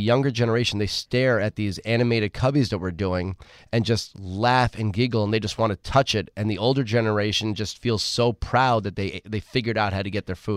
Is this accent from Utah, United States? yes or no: no; New York City, New York, United States; I was born and raised in New York City.